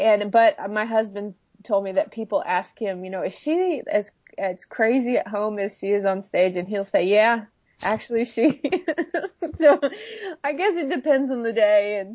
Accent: Minnesota, United States; accent: Minnesota; It was it's my Minnesota accent.

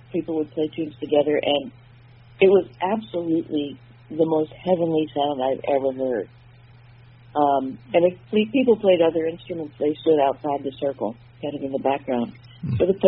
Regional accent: Michigan, United States; I grew up in Michigan and started playing music with my family.

